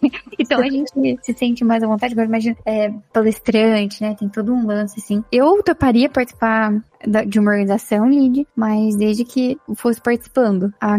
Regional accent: Guaxupé, Minas Gerais, Brazil; Gente, eu sou lá de Gospé, né? Gospé é Minas Gerais, metrópole

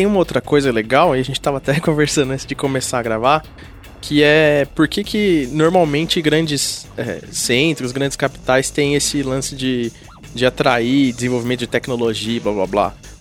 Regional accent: São Paulo, Brazil; eu nasci e cresci em São Paulo e eu acho ótimo que existam coisas fora de São Paulo.

